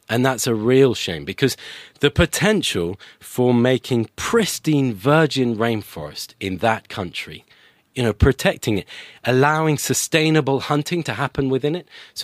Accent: United Kingdom; yeah. I'm British, but it is a French name.

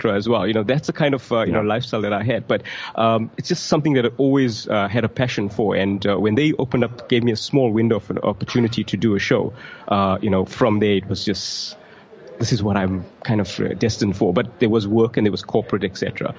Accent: Middelburg, Mpumalanga, South Africa; Middelburg and Mpumalanga.

